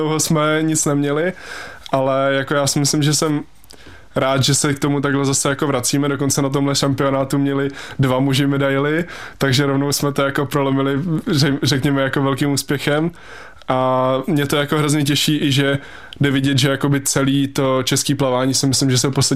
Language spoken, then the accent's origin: Czech; Pardubice, Pardubice Region, Czechia; Je to tak, celý život jsem tady z Pardubic.